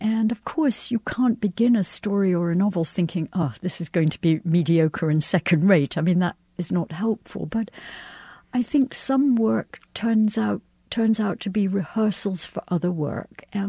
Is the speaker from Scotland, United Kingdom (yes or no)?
yes; Scotland, United Kingdom; Well, growing up in Scotland at the time I did, in the place I did, virtually everyone had brown hair and blue eyes.